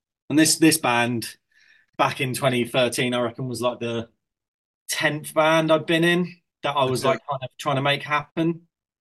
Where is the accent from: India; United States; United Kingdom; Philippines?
United Kingdom; Isle of Wight, South East England; I mean, so I grew up on the Isle of Wight.